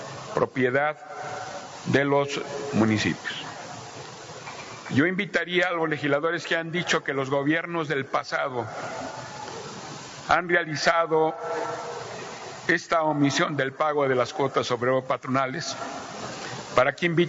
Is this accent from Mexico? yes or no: yes; Querétaro, Mexico; allí en mi estado, en Querétaro